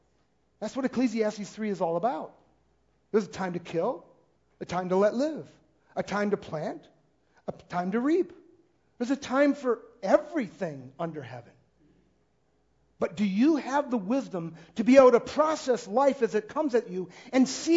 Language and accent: English; Midwest, United States; I went to Florida seminary. I came from the Midwest.